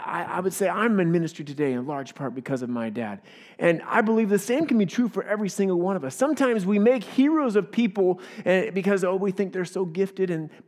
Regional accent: Beaverton, Oregon, United States; I was pastoring a church in Salem, Oregon, which is about 45 minutes away from my hometown, Beaverton, Oregon.

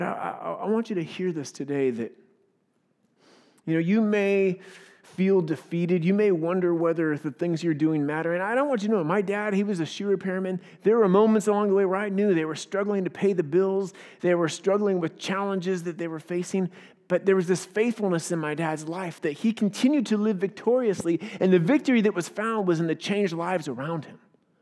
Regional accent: Beaverton, Oregon, United States; I was pastoring a church in Salem, Oregon, which is about 45 minutes away from my hometown, Beaverton, Oregon.

